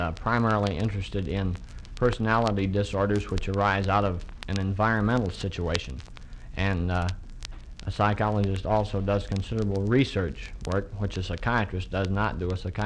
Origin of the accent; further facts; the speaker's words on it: Nottawa, Michigan, United States; now in Kalamazoo, United States; Well, my home was originally in Nottawa, but now I live in Kalamazoo.